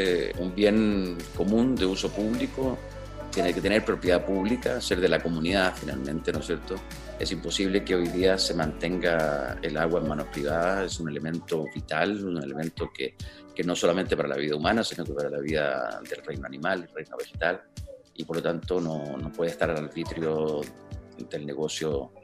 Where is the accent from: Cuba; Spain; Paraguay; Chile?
Chile; Hoy día hay un desconocimiento absoluto de lo que somos nosotros los chilenos, entre nosotros.